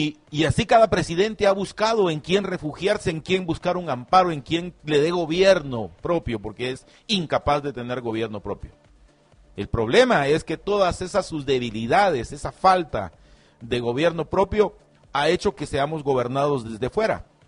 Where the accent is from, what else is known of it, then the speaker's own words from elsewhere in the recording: Guatemala; no podíamos vivir como guatemaltecos ya manteniendo a 160 ingratos en el Congreso de la República